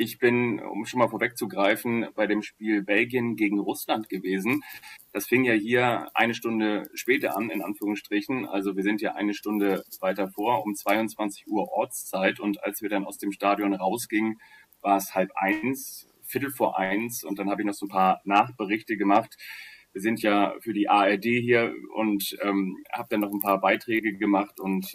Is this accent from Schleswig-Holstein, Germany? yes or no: yes; Kiel, Schleswig-Holstein, Germany; Also ich komme ja ursprünglich aus Kiel